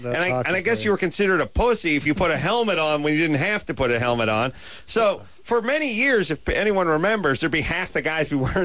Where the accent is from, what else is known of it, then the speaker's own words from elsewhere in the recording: North Hollywood, California, United States; No, I'm from North Hollywood.